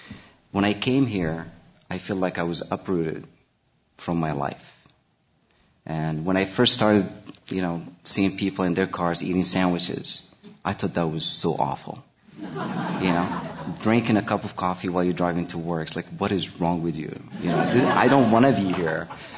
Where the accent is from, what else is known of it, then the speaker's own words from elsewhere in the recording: Morocco; now in United States; I came in from Morocco. I had no idea I was going to cook. I never cooked in Morocco. As a matter of fact, if I had told my family that I was going to come to the States to cook, I would have never left.